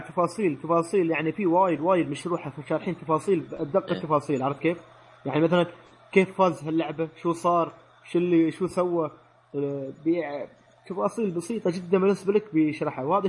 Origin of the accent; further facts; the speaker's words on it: Syria; بالنسبه لي انا سوري ما ادري